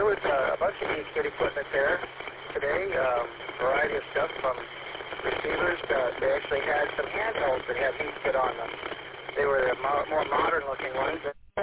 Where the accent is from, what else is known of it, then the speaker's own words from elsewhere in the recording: Goshen, Indiana, United States; Well, I'm actually from Goshen myself.